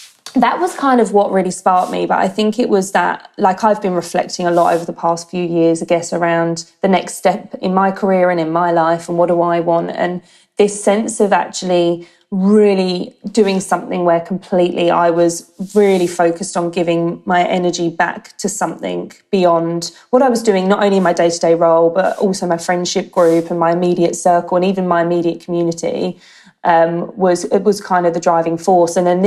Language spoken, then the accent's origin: English; England, United Kingdom; accent: English; now in Sydney, Australia; apparently, when I speak now, you've probably mentioned that I'll probably subconsciously really dial up my English accent. But yeah, you do pick up the Aussie twang.